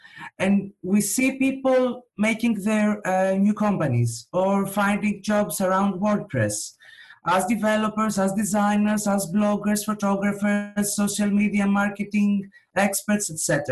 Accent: Larissa, Thessaly, Greece; It was back in 2015 when I met the organizer for my hometown's meetup in Larissa, Vangelis.

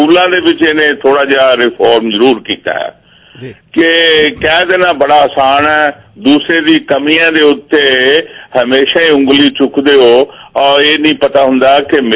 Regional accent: Delhi, India; ਮੈਂ ਦਿੱਲੀ ਤੋਂ ਹਾਂ, ਦਿੱਲੀ ਤਾਂ ਮੈਨੂੰ ਚੱਪਾ ਚੱਪਾ ਪਤਾ

